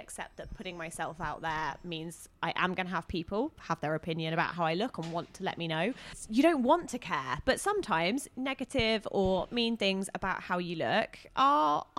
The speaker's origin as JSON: {"language": "English", "region": "England", "country": "United Kingdom", "said": "you know, the biggest thing is I'm English."}